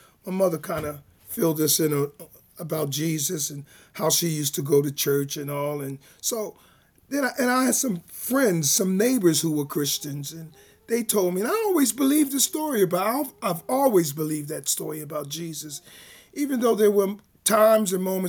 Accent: Philadelphia, Pennsylvania, United States; I'm currently living here in Kensington. I've been here maybe about 31, 32 years, but I grew up in North Philly on the other side of Broad Street, 23rd and Diamond Street, Raymond Rosen Projects.

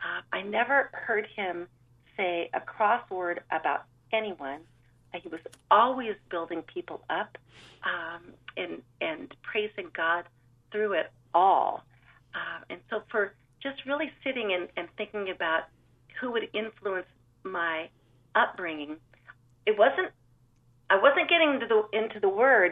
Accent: San Juan Capistrano, California, United States; I grew up in a little town called San Juan Capistrano, which is right between Los Angeles and San Diego in Southern California. Grew up in the middle of an orange grove.

